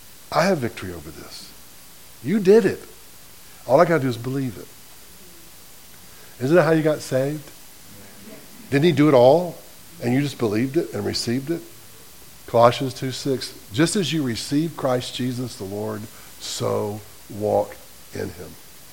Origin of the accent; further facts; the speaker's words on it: Selma, Alabama, United States; I'm from Selma.